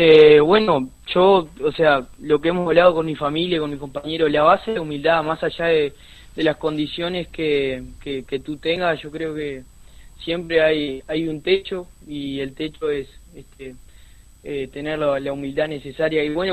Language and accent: Spanish; Varela, Lavalleja, Uruguay; estar representando a mi pueblo, a Varela, por supuesto, donde me crié desde niño.